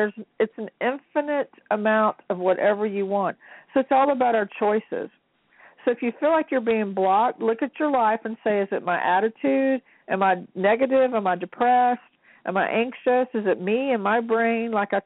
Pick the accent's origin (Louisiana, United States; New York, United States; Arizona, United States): Louisiana, United States; It's just like, I'm from Louisiana, okay? Voodoo in New Orleans is rampant.